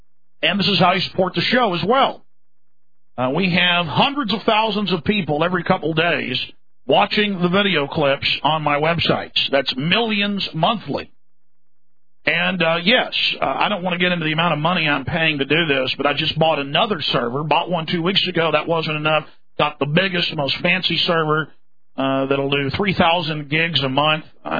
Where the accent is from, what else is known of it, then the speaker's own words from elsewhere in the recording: Dallas, Texas, United States; Now, that's a big church, by the way, folks. I'm from Dallas.